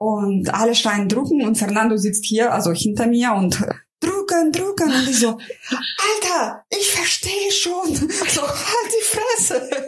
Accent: Russia; ich bin ja Russin, ich will ja keinen Aufstand machen.

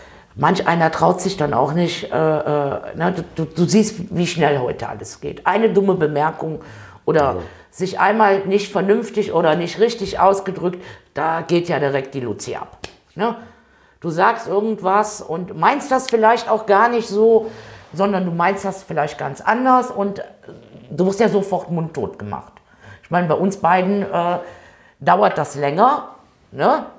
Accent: North Rhine-Westphalia, Germany; ich komme aus NRW

